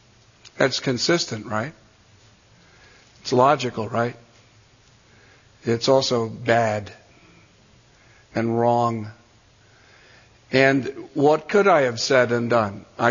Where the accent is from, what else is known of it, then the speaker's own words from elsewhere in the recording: Paterson, New Jersey, United States; born there; So I was born in 1948 in Paterson, New Jersey. Now, for those of you that are good in math, that means I'm 71 years old. And I was raised in a liberal Methodist home.